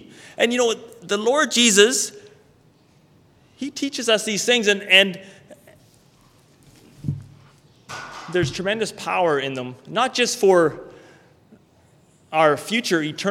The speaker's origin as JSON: {"language": "English", "country": "Canada", "tie": "born or raised there", "said": "I'm Canadian because I was born in Canada and my parents were born or raised me here."}